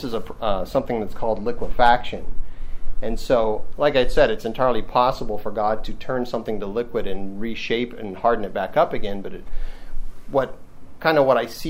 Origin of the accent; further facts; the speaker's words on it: California, United States; But growing up in California, I had went through several earthquakes, and a couple of them were fairly major.